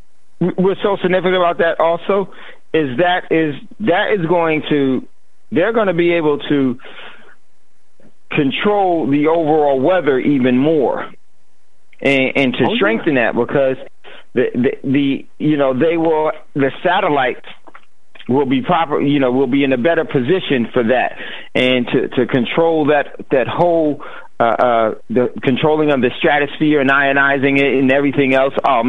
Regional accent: New Jersey, United States; we got my man out of NJ, my home state, from out of Jersey.

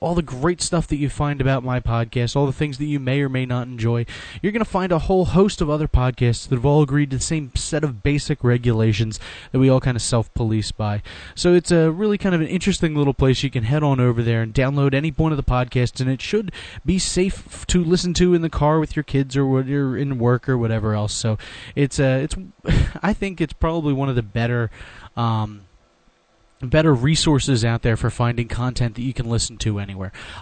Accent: Philadelphia, Pennsylvania, United States; I am from Philadelphia, so I am a huge sports fan

